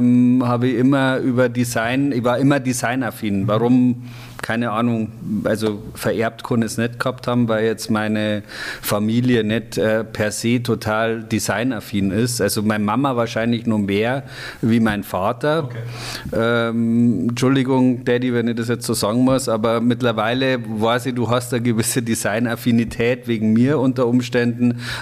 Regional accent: Bavaria, Germany; bei uns in Bayern

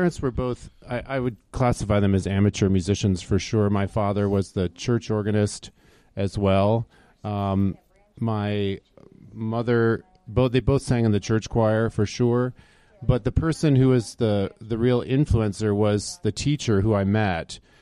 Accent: Michigan, United States; I am a Midwestern I'm born and raised in Michigan, and so it's lovely balmy weather here in February for me.

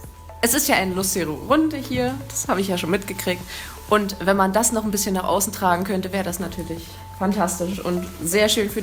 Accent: Caputh, Brandenburg, Germany; ich bin 21 Jahre alt. Ich komme aus der Nähe von Potsdam, aus Kaput

